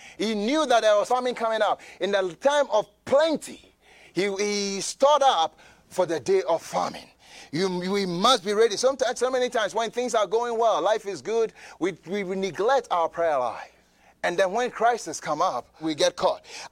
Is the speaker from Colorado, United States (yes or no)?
yes; Colorado, United States; I'm from Colorado. I know how to drive.